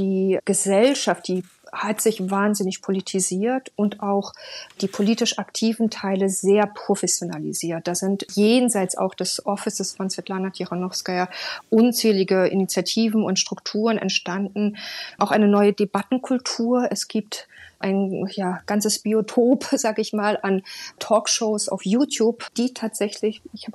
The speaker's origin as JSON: {"language": "German", "country": "Germany", "said": "ich bin Deutsche"}